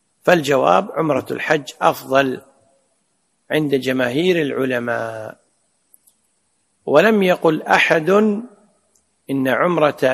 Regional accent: Kuwait

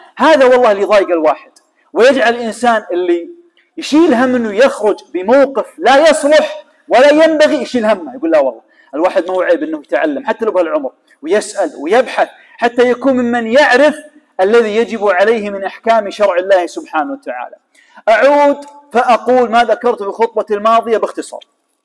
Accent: Kuwait; اللهم اجعل بلدنا الكويت بلد أمن وأمان يا رب العالمين.

